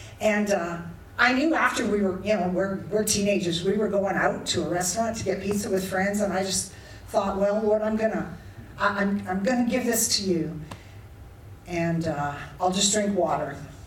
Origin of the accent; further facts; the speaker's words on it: Kitchener, Ontario, Canada; I was about 17, and I grew up in Kitchener, so an hour from here.